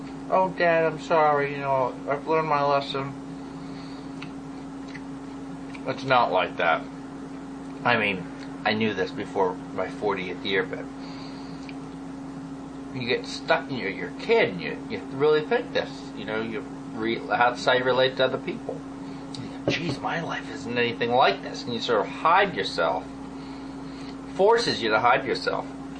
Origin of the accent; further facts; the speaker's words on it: Pennsylvania, United States; now in Boston, United States; I'm in Massachusetts. I grew up in Pennsylvania. 92, I came to Boston.